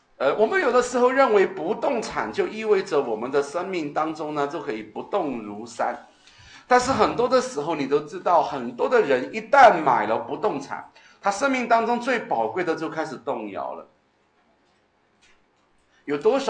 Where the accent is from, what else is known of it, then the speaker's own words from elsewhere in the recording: China; 就是我们中国人常说的穷怕了